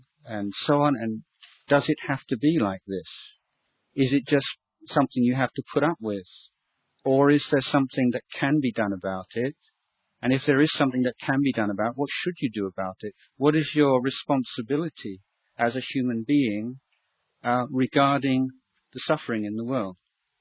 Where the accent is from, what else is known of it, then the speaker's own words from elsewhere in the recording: England, United Kingdom; I was brought up in England. But England now is a very, or even from when I grew up in the 60s, 70s, it was already quite a secular country